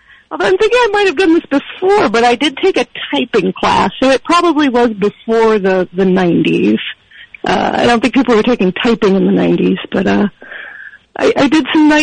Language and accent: English; Jacksonville, Florida, United States; I'm from Jacksonville.